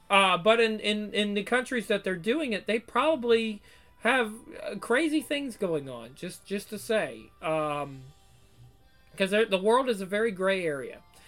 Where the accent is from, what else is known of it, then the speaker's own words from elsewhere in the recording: United States; I'm from the United States, and you may not be from the United States, but maybe you're getting stuff from the U.S. from me